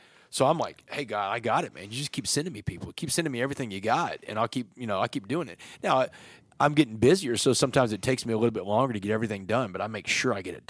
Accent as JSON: {"language": "English", "town": "Port Arthur", "region": "Texas", "country": "United States", "tie": "born or raised there", "said": "around the area where I grew up in Port Arthur, where I was living"}